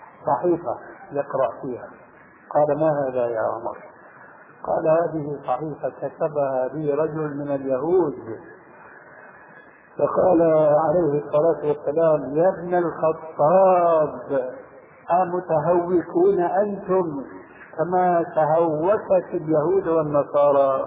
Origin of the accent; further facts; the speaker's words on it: Syria; عندنا في سوريا